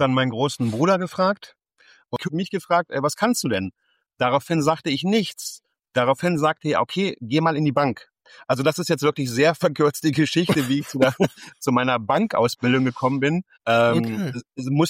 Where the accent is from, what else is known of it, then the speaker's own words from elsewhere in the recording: Wolfsburg, Lower Saxony, Germany; Ich komme aus Wolfsburg ursprünglich.